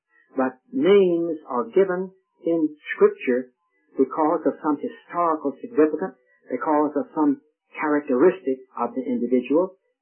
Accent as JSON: {"language": "English", "town": "Raleigh", "region": "North Carolina", "country": "United States", "said": "means that I came from a mill town, which isn't true. I came from Raleigh, a capital city."}